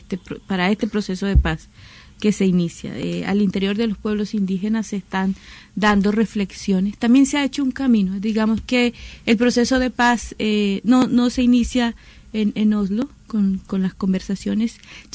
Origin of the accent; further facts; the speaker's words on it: Colombia; Nosotros, como muchos colombianos, saludamos este proceso.